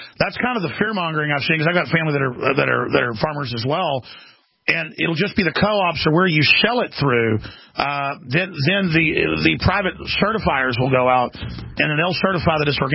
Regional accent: Texas, United States; I'm from Texas. I butcher stuff.

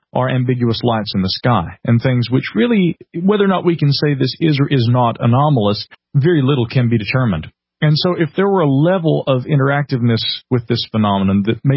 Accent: the South, United States; accent: southern; People hear my voice, and because, you know, I guess it's my southern accent or something, a lot of people think I'm in my 40s or 50s.

